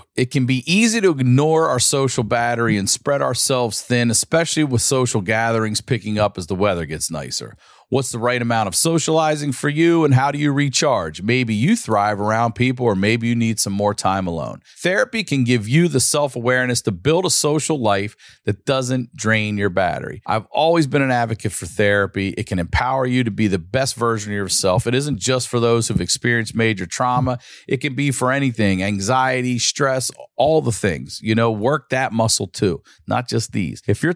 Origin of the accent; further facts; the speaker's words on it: Maryland, United States; I grew up in Maryland, and Gettysburg wasn't far.